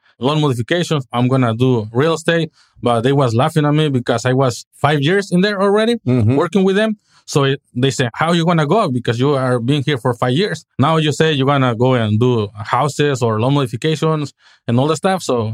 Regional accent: Mexico; English is a second language; moved away; So I'm from Mexico, 3 hours from Mexico City. So I've been here for like 23 years.

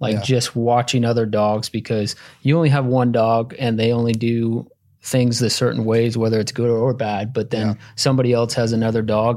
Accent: Ontario, Canada; So I'm from Canada, Ontario, Canada

